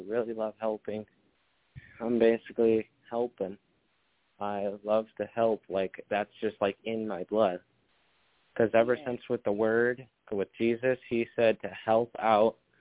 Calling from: Fond du Lac, Wisconsin, United States; I'm calling from Fond du Lac, Wisconsin.

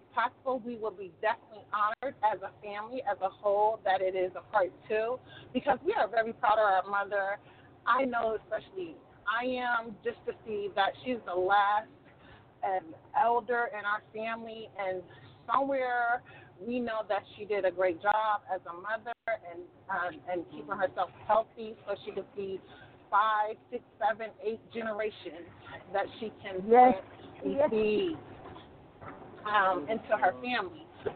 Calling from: Nashville, Tennessee, United States; I'm calling from Nashville, Tennessee.

